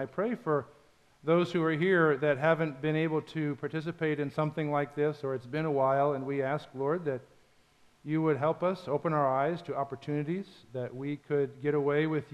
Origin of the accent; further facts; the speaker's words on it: Champaign, Illinois, United States; I grew up with him in Champaign, Illinois